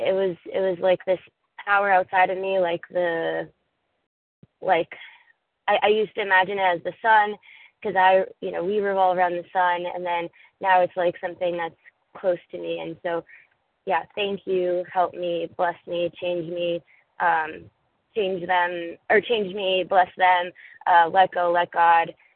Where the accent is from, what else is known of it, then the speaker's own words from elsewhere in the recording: Pennsylvania, United States; I am from Pennsylvania, but I'm in California.